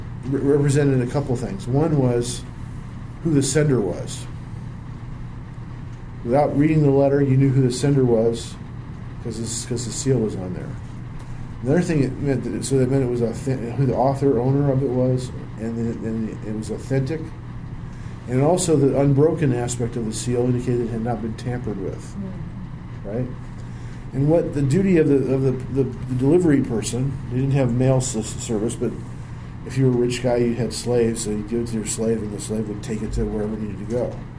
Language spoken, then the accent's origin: English; California, United States; Since I was from California, they figured we knew more about the future than they did.